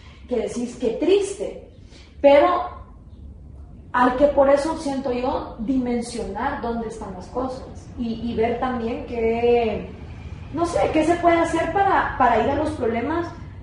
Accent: Guatemala; como guatemaltecos

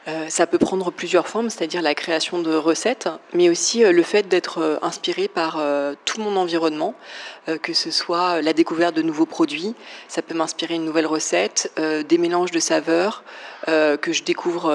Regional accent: Paris, Île-de-France, France; j'ai 36 ans et je suis pâtissière à Paris. Je suis née à Paris et j'y ai toujours vécu et c'est une partie très importante de mon identité

